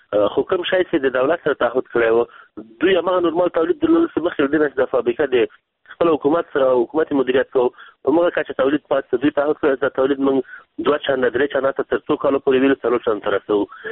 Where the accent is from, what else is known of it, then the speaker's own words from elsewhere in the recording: Baghlan, Afghanistan; خو د یو بغلاني په حیث او د یو افغان په حیث